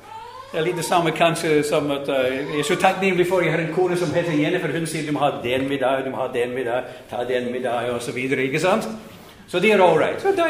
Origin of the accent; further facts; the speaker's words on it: Scotland, United Kingdom; Jeg vokste opp, som sagt, i Skottland.